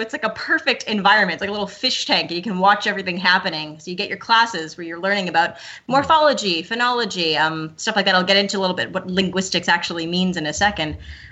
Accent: Richmond Hill, Ontario, Canada; So I was born and raised in the Greater Toronto Area. It's in a little town a little bit north. It's not that little. A little north of Toronto itself called Richmond Hill.

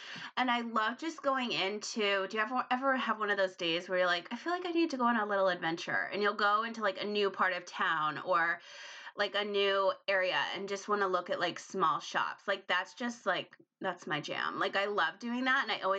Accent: Rhode Island, United States; and his wife's from Providence, and I grew up in Rhode Island.

